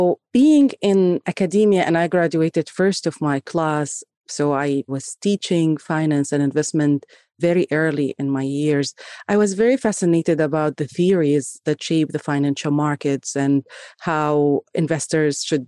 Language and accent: English; Kuwait; also born or lived in Egypt; So I grew up in Kuwait, between Kuwait and Egypt, as a matter of fact, early in my studies and career.